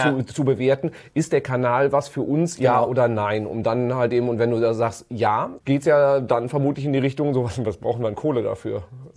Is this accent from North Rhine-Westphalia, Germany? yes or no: yes; North Rhine-Westphalia, Germany; aber ich bin ja auch Sauerländer, ist ja auch eher Biertrinker.